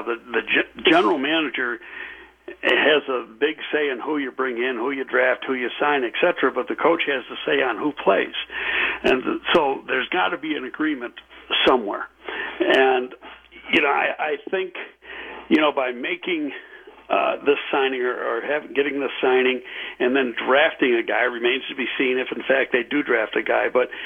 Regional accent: Buffalo, New York, United States; You know, I'm from Buffalo.

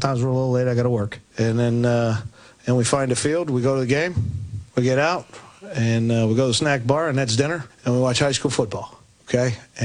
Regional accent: East Coast, United States; moved away; I'm not for, I'm out here 9 years now, but I'm from the East Coast.

